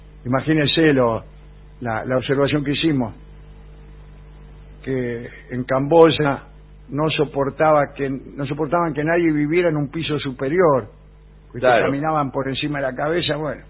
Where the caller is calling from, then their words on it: Buenos Aires, Argentina; de Barracas.